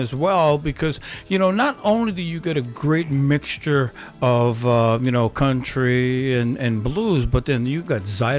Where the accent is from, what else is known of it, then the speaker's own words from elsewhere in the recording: Hawaii, United States; I'm from Hawaii. This is the type of, I'm the kind of laid back kind of guy, you know.